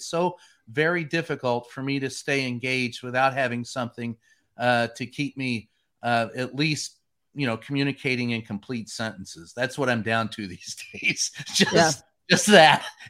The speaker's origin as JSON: {"language": "English", "town": "Louisville", "region": "Kentucky", "country": "United States", "tie": "born or raised there", "said": "And then I can't relate to the country music because I grew up in Louisville"}